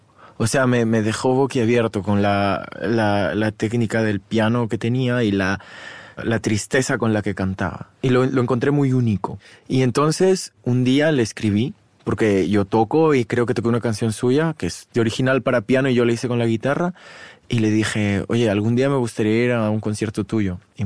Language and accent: Spanish; Barcelona, Catalonia, Spain; yo crecí en Barcelona, y en Barcelona, como tú sabes, hay muchos rusos.